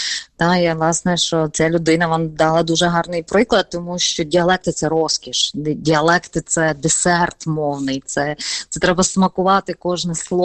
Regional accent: Lviv, Lviv Oblast, Ukraine; accent: Galician; я обожнюю діалекти, я обожнюю свою галицьку мову, все-таки я виросла вже у Львові і виховала мене бабця, яка з Галичини, з Перемишля

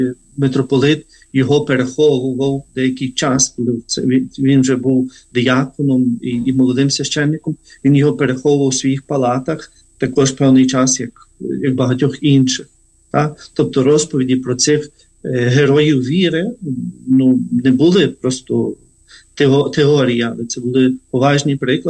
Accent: Zarvanytsia, Ternopil Oblast, Ukraine; Ми родиною виросли в Зарваниці.

